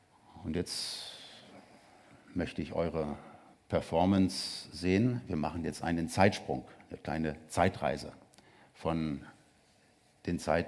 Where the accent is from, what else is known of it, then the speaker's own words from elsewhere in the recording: Hanover, Lower Saxony, Germany; aus Hannover, meiner Heimatstadt